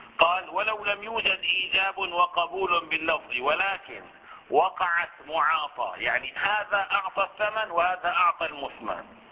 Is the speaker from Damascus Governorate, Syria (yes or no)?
yes; Damascus, Damascus Governorate, Syria; كلنا مثلا في بلدتنا دمشق